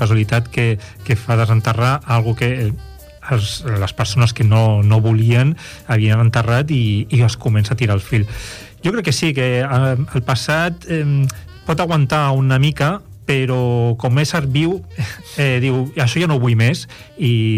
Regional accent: El Prat de Llobregat, Catalonia, Spain; on he sigut jo tota la vida, he crescut al Prat

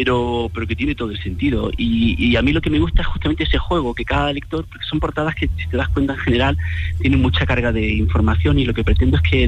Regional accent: Gorafe, Andalusia, Spain; en mi pueblo se encalaba con cal muerta las tumbas de un pueblo muy pequeñito, se llama Gorafe, está entre Guadí y Baza

